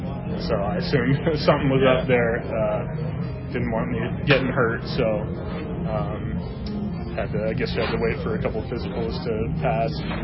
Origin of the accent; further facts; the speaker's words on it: Atlanta, Georgia, United States; Obviously, Atlanta is an amazing place, World Series champs, my hometown.